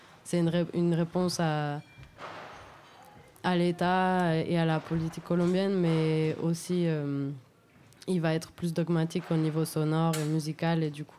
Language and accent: French; Hauts-de-France, France; moi, je suis franco-colombienne, mais j'ai grandi en Picardie